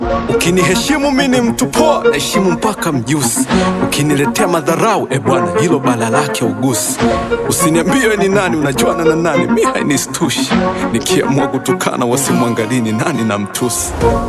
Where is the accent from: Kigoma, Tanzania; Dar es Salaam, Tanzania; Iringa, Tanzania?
Dar es Salaam, Tanzania; Temeke; Natoka Temeke kule mbako muga mbo naruka na kukanyagana.